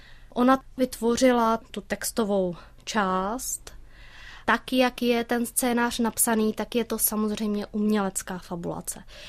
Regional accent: Central Bohemian Region, Czechia; Já vlastně pocházím z Kladenska, takže Lidice samozřejmě to téma mě od mládí nebo od dětství provází.

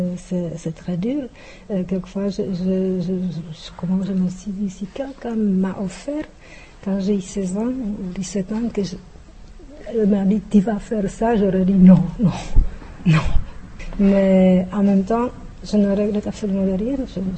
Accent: Czechia; now in Buenos Aires, Argentina; je le dis, dès que je vis à Buenos Aires, parce que je me sens tellement bien à Buenos Aires que je peux dire que je suis tchèque

